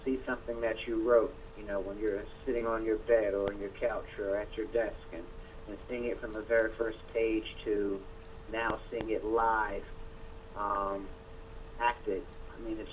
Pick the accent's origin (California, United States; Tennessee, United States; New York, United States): New York, United States; Yonkers; I grew up in Yonkers, and I went to school down south, and so spent a good bit of years down there. And I've been back in New York since last October